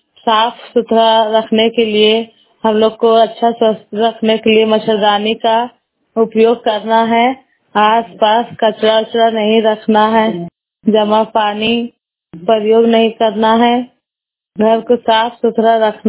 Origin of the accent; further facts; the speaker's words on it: Vadodara, Gujarat, India; मैं वडोदरा के रहने वाली हूँ